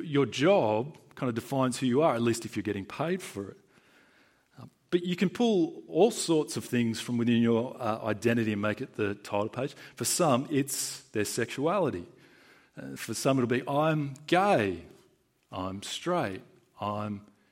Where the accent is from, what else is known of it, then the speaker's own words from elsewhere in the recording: Australia; And so I was born in Australia. I've grown up only knowing English and speaking English.